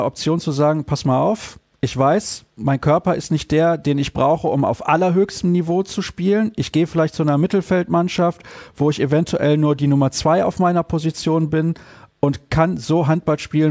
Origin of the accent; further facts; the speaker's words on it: Solingen, North Rhine-Westphalia, Germany; Also in meiner Heimatstadt